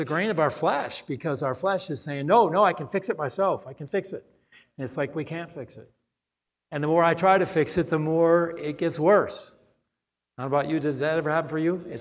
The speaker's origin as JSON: {"language": "English", "region": "Wyoming", "country": "United States", "tie": "born or raised there", "said": "growing up in Wyoming, my dad always said, son, we can do it ourselves."}